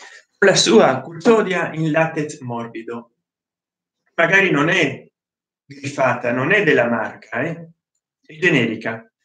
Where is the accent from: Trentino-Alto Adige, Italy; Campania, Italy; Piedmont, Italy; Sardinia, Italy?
Sardinia, Italy; io sono sarda